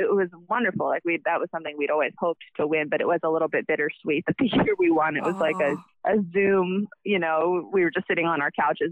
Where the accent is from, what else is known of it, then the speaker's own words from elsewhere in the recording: Charlottesville, Virginia, United States; I'm actually from Charlottesville, Virginia, which is